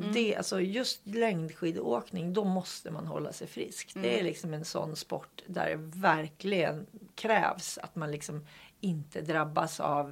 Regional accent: Hudiksvall, Gävleborg County, Sweden; Han kommer dessutom från Bergsjö, Hudiksvall. Där jag kommer ifrån.

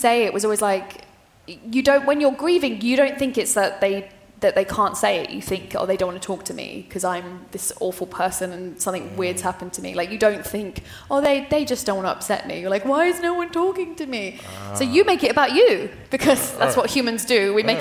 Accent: England, United Kingdom; I mean, like, in England, I think it's because we don't want to upset people.

